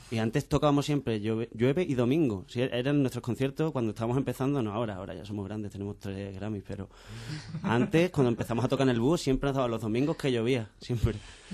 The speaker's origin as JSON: {"language": "Spanish", "town": "Cádiz", "region": "Andalusia", "country": "Spain", "said": "Somos más de Cádiz, como tú sabes."}